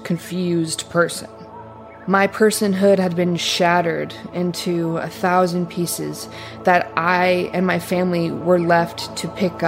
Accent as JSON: {"language": "English", "town": "Atlanta", "region": "Georgia", "country": "United States", "tie": "born or raised there", "said": "I grew up in Metro Atlanta, the suburbs. The religion was the center of our family."}